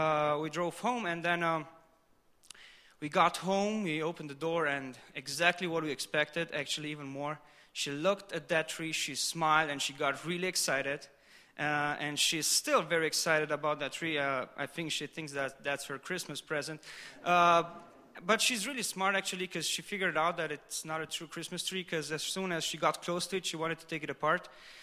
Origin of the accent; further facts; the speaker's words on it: Austria; English is a second language; So I was in Austria. I'm from Austria, by the way. Maybe you heard it in my accent.